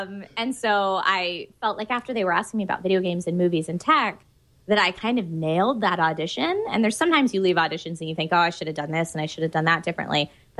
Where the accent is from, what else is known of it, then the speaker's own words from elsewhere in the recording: East Coast, United States; now in Los Angeles, United States; When I moved to Los Angeles, I grew up on the East Coast, got my theater degree in classical theater, and then moved to the West Coast to pursue a traditional acting career.